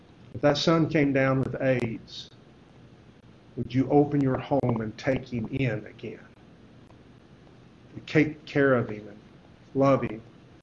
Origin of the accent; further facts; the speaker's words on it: Texas, United States; I shared that with a friend of mine that we grew up in West Texas together.